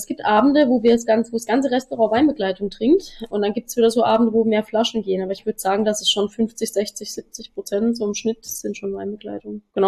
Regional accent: Germany; ein bisschen Deutschland ist halt auch nicht verkehrt, weil so als Deutsche, das wird es immer geben.

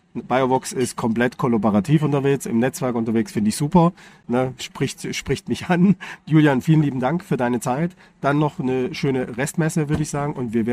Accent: Stuttgart, Baden-Württemberg, Germany; Also ich komme aus Stuttgart, ich kenne es.

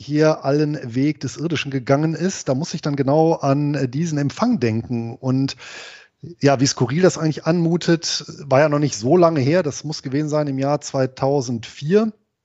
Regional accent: Bonn, North Rhine-Westphalia, Germany; Denn meine Heimatstadt Bonn

